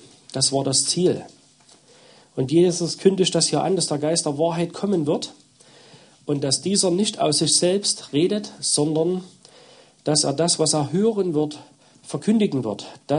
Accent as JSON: {"language": "German", "town": "Zwickau", "region": "Saxony", "country": "Germany", "said": "2 Jungs und 3 Mädchen. Wir kommen aus Zwickau. Arbeiten und dienen dort einer Gemeinde"}